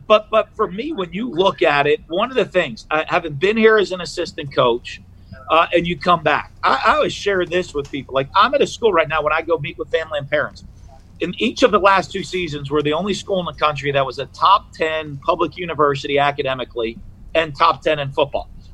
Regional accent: New Hampshire, United States; I grew up in New Hampshire. I played small college football.

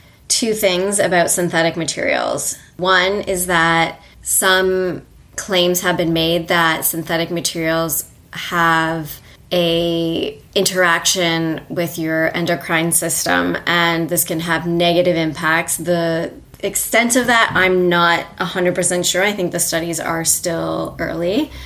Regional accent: Toronto, Ontario, Canada; And I grew up in Toronto, Canada, where composting was the norm.

